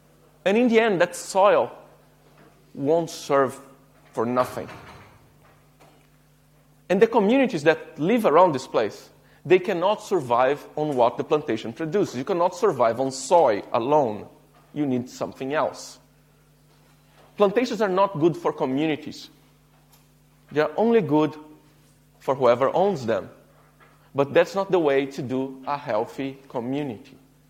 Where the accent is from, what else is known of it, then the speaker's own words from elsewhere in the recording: Brazil; I'm from Brazil. We were a colony for a long time.